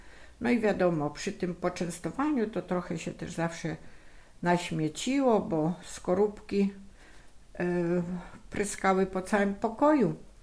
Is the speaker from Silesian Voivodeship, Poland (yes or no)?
yes; Silesian Voivodeship, Poland; No i tradycyjna mączka, taka słodko-kwaśna u nas na Śląsku, obowiązkowo z pasternakiem, z warzywami, z suszonymi owocami.